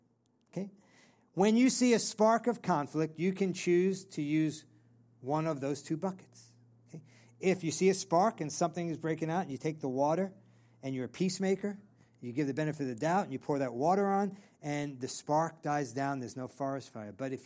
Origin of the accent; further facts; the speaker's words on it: New York, United States; even though I'm from New York, that gets me angry.